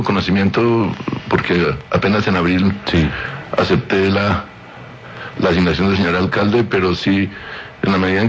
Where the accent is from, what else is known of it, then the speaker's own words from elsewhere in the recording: Boyacá, Colombia; now in Bogotá, Colombia; Desde que me vine a estudiar a la universidad, estoy acá. Yo soy boyacense, soy famoso, y estoy acá desde que estuve en la universidad.